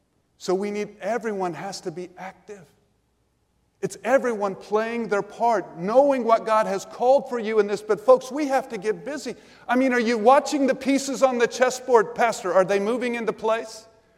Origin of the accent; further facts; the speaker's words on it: Missouri, United States; I'm from Missouri. In Missouri, if you get a 30% on your test, it's the show me state.